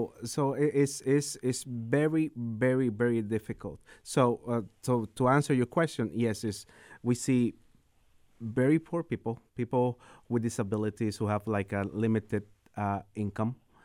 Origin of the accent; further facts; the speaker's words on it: Puerto Rico; also born or lived in Buffalo, New York / New Jersey; now in United States; I grew up in Puerto Rico, so it's the way of life is not as expensive out here. Then I moved to Buffalo, New York, where it was relative cheaper to live. It was okay. Then I moved to New Jersey.